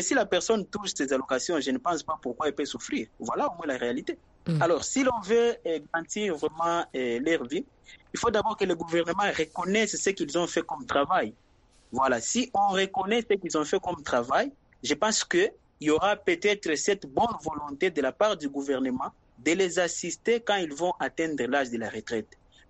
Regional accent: DR Congo; précisément ici chez nous en RDC.

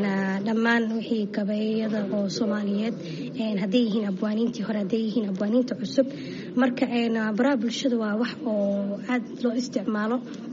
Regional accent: Toronto, Ontario, Canada; born or raised there

